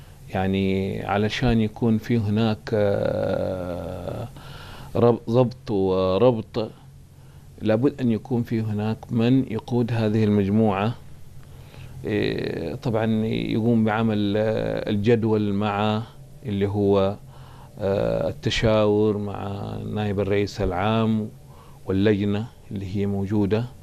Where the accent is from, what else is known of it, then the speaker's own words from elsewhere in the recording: Mecca, Makkah Province, Saudi Arabia; عندنا في مكة نسميه شيخ المؤذنين